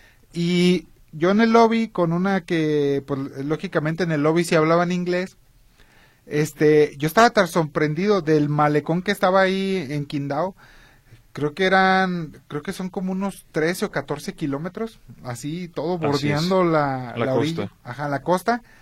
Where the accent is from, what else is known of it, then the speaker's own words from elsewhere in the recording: Mexico; en mi país no es así. O sea, en México los hoteles están a pie de playa.